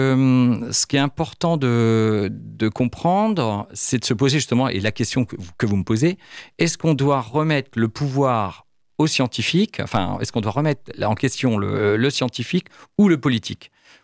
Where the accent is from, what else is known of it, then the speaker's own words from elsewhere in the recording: France; on importe chez nous en France des produits traités